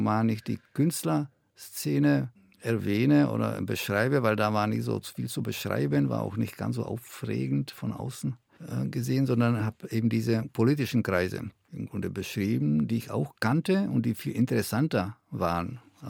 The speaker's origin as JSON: {"language": "German", "country": "Czechia", "second_language": "German", "said": "also man wird als Tscheche mit meinem Akzent, habe ich keine Probleme gehabt"}